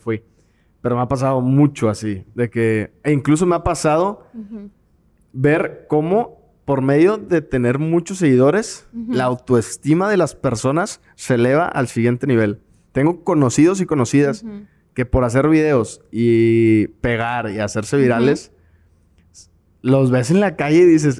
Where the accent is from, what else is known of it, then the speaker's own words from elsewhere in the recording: Monterrey, Nuevo León, Mexico; Sí, soy de Monterrey.